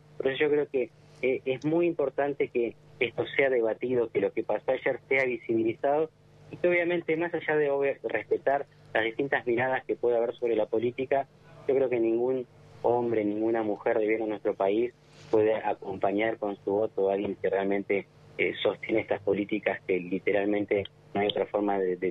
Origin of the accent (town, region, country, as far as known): Argentina